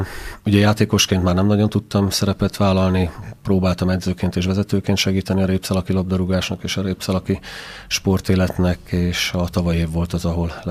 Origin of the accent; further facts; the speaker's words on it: Sárvár, Vas, Hungary; Nem titok, én sárvári születésű vagyok. Sárváron a cukorgyári kastély mellett nőttem fel.